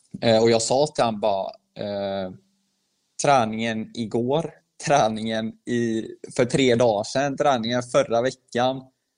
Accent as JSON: {"language": "Swedish", "country": "Sweden", "tie": "born there", "said": "Jag har svårt att se att bara för att jag är född i Sverige så ska inte jag kunna lyckas i ett visst land."}